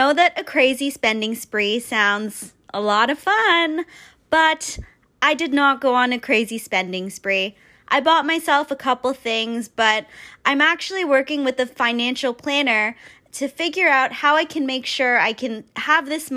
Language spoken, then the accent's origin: English; Canada; But I'm actually Canadian and I live in Canada